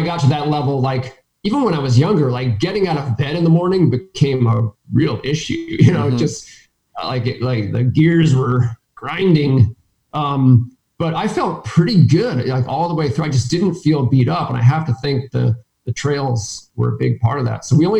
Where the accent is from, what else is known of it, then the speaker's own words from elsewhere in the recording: New Hampshire, United States; So I grew up in New Hampshire and, you know, ran competitively in high school.